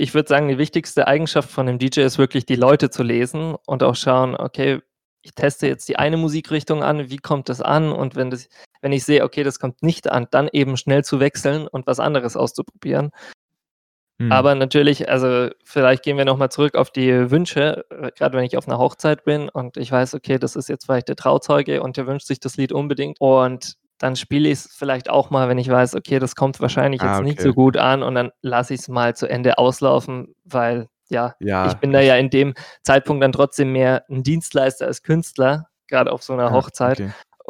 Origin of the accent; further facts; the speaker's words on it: Hallstadt, Bavaria, Germany; now in Nuremberg, Germany; Ich komme aus Hallstatt und mittlerweile studiere und wohne ich in Nürnberg, aber ich bin trotzdem noch fast jedes Wochenende daheim hier in Bamberg